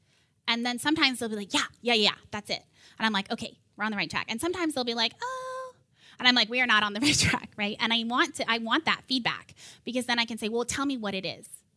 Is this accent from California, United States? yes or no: yes; California, United States; So I'm from California, and right now I live about 10 minutes from the beach. I live in Torrance, and it's the best.